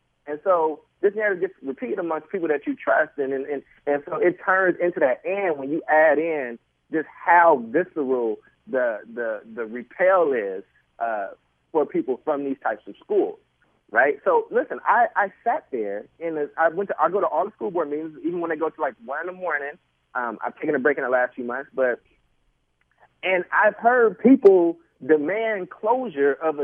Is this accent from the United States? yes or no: yes; Oakland, California, United States; Where I grew up in North Oakland is very different than what it is now.